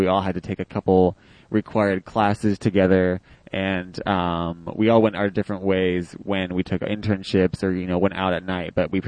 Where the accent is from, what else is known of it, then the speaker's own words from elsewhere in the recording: Oregon, United States; while I'm from Oregon, so I'm used to the rain and the cold, it wasn't a big deal.